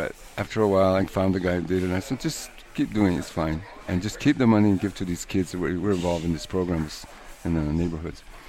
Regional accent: New Mexico, United States; also born or lived in Guatemala; I was raised in New Mexico in an Indian town, you know, and at an early age I ended up by hook or by crook in Guatemala.

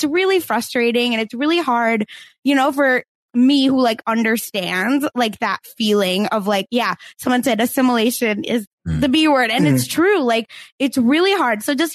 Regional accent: Broken Arrow, Oklahoma, United States; I grew up in Broken Arrow, Oklahoma, and I remember I wanted to eat Indian food, but I was like bullied for having smelly food.

